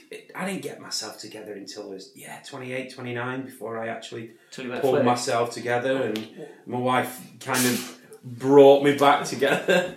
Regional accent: Tameside, North West England, United Kingdom; I think maybe it was where I'm from. I'm from Tameside.

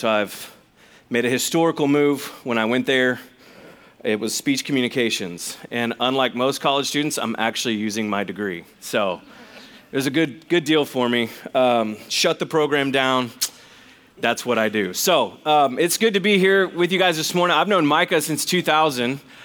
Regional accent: Waco, Texas, United States; I am originally from Waco, Texas, which has problems in of itself.

